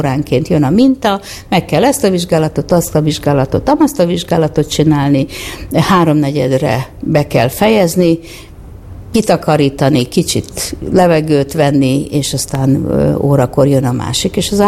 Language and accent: Hungarian; Pétfürdő, Veszprém County, Hungary; Én Pétfürdőn nőttem fel, egyébként a személyimben Várpalota szerepel, mert amikor én születtem, akkor az már egy szocialista város volt, és Várpalota második kerülete lett Pétfürdő, egyébként ott születtem az üzemi rendelőben